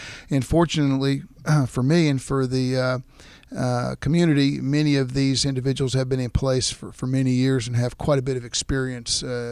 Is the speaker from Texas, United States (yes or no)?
yes; Dallas, Texas, United States; now in Shreveport, United States; my hometown is Dallas, but I've been here in Shreveport for about a quarter of a century now. I went to elementary school and high school, grade school, and college in the Dallas-Fort Worth area